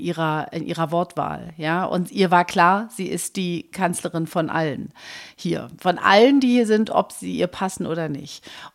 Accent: East Germany, Germany; was man als Ostdeutsche seit 35 Jahren erlebt

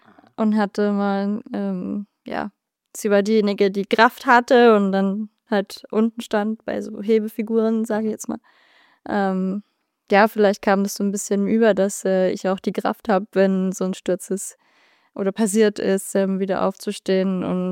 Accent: Breitenbrunn, Saxony, Germany; Ja, das ist von Breitenbrunn, wo ich herkomme.

